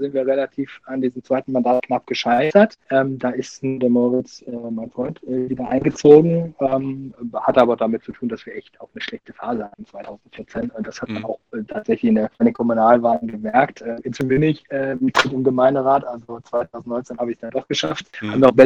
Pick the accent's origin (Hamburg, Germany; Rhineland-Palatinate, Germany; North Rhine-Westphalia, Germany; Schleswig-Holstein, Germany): Rhineland-Palatinate, Germany; Nackenheim; da ich sehr verbunden bin mit meiner Heimat Nackenheim und auch heute noch sehr verbunden bin damit